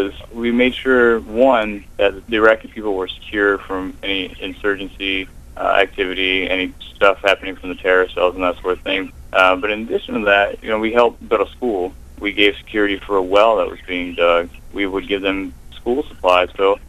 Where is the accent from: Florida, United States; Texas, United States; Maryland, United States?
Maryland, United States; I grew up near Chrisfield. I always go down the docks with my dad, and we'd get fresh oysters off the boat, fresh crabs.